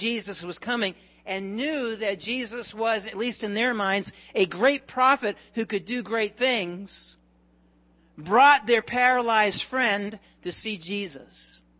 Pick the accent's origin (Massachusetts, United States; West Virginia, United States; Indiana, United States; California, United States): Massachusetts, United States; Taunton; I grew up in Taunton, Massachusetts. And Taunton's a little bit older than the United States.